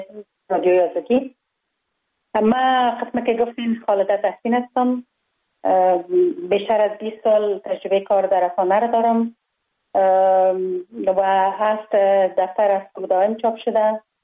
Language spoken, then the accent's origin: Persian; Kabul, Afghanistan; born there